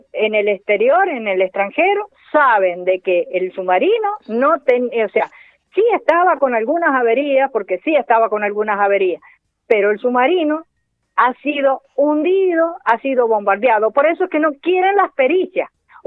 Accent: Argentina; como madre, querida, como argentina, no lo acepto.

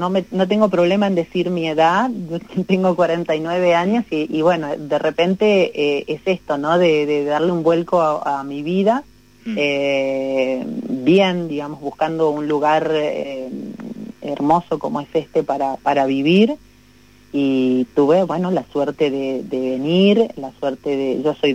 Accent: San Rafael, Mendoza, Argentina; born there; now in San Martín de los Andes, Argentina; Yo nací en San Rafael de Mendoza.

